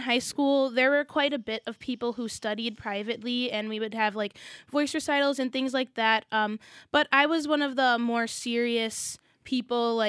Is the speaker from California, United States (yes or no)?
no; Rochester, New York, United States; growing up as especially a high school musician in Rochester, I had a lot of opportunities to perform at Eastman